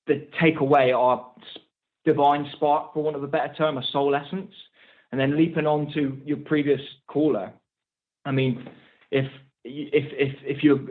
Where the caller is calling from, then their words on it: South West England, United Kingdom; I'm calling from Cornwall.